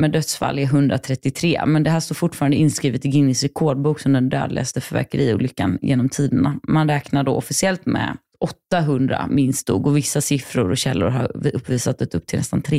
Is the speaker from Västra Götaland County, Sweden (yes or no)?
yes; Gothenburg, Västra Götaland County, Sweden; jag är från Göteborg då